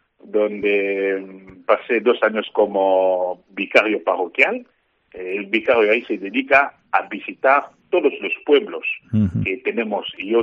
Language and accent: Spanish; Popokabaka, Kwango, DR Congo; Pues yo soy de la República Democrática del Congo y soy de la diócesis de Popocabaca, en la provincia de Cuango.